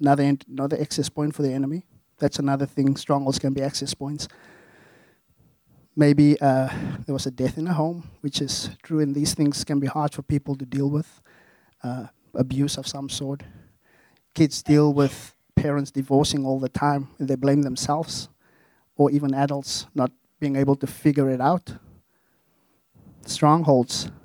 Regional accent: South Africa; I grew up in South Africa.

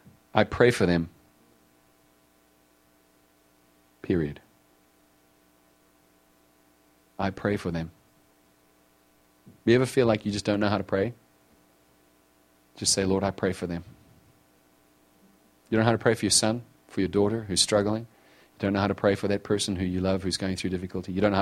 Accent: United States; Once I had the occasion of standing, identifying myself as an American.

